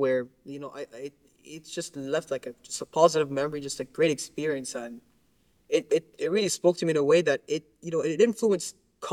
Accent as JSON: {"language": "English", "country": "Lebanon", "lives_now": "Qatar", "said": "back home, where I live in Qatar, because I guess if I haven't mentioned it to the audience, I'm originally from Lebanon."}